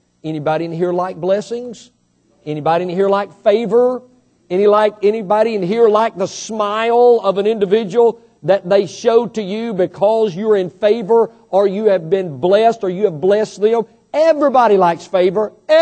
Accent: United States; I'm here to tell you, my friend, I'm American from the top of my head to the bottom of my feet.

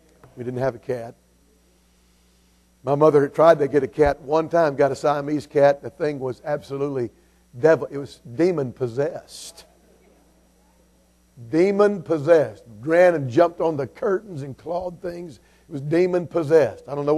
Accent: Georgia, United States; I grew up in Georgia. I grew up an hour and 20 minutes from Mecca, Talladega.

